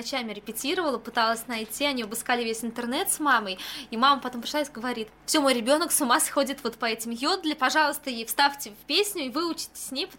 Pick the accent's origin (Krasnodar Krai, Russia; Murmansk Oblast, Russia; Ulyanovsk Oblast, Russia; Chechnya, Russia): Ulyanovsk Oblast, Russia; Ulyanovsk; из Ульяновска, так как родина наша малая